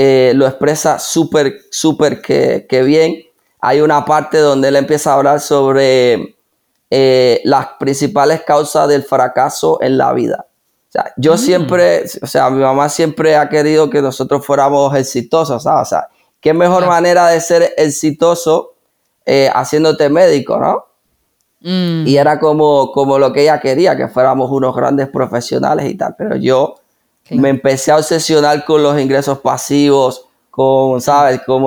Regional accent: Cuba; Yo soy de Cuba, ¿vale? En Cuba estudiaba medicina

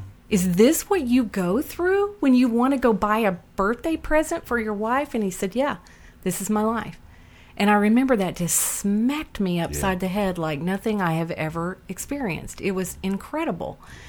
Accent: Oklahoma, United States; And, you know, I grew up in Oklahoma.

